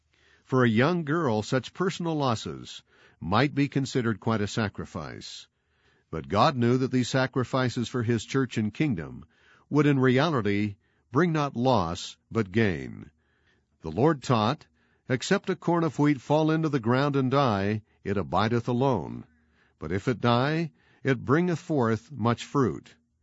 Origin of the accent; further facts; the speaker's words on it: Taiwan; Growing up in Taiwan, I had always dreamed of going to school in England.